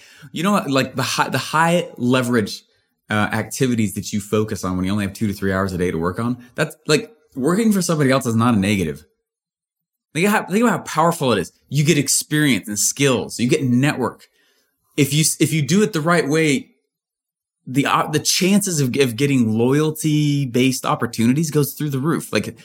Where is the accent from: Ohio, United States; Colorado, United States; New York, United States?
Colorado, United States; Littleton; I grew up in Denver, in Littleton, Colorado.